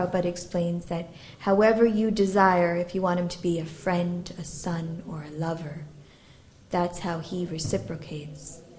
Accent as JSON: {"language": "English", "town": "Detroit", "region": "Michigan", "country": "United States", "tie": "born or raised there", "said": "When I was a little girl, I think I was about 4, and I grew up in the Detroit temple."}